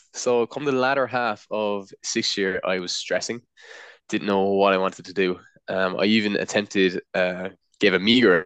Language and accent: English; Thurles, Munster, Ireland; I'm 25 and I grew up in Thurles, Tipperary, in a family of successful audio business owners, audiovisual business owners even.